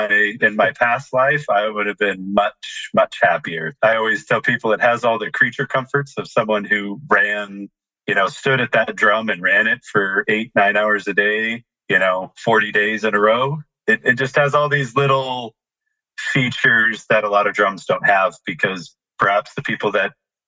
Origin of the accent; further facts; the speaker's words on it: Oregon, United States; now in Florida, United States; I am originally from Oregon.